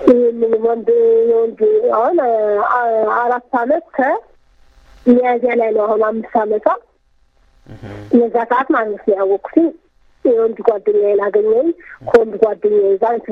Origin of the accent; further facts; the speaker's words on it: Addis Ababa, Ethiopia; እኔ ተወልጄ ያደኩት በአዲስ አበባ ነው። በካሳንቺስ አካባቢ ነው ተወልጄ ያደኩት